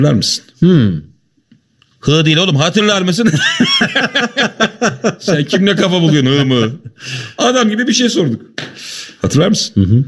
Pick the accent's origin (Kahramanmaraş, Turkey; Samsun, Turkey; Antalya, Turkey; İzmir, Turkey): Kahramanmaraş, Turkey; Ben kendim Kahramanmaraşlıyım ama eşim de Maraşlı.